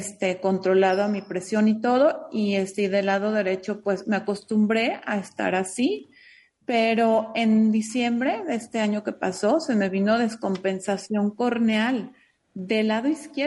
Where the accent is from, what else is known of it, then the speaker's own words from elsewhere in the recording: Guadalajara, Jalisco, Mexico; y yo soy de aquí de Guadalajara.